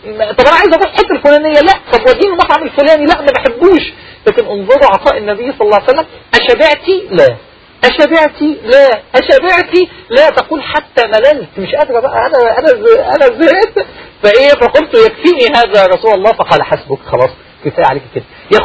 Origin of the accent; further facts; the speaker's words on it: Upper Egypt, Egypt; زي التحطيب عندنا في الصعيد في مصر